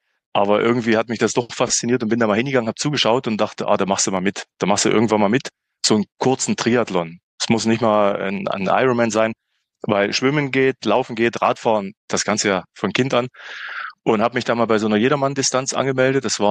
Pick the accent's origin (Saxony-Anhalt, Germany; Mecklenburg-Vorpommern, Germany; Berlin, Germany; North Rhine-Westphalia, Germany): Saxony-Anhalt, Germany; moved away as an adult; now in Zürich, Switzerland; ich sitze gerade in Zürich, in meiner Wahlheimat, bin gebürtiger Sangerhäuser, in einem kleinen Dorf bei Sangerhausen aufgewachsen.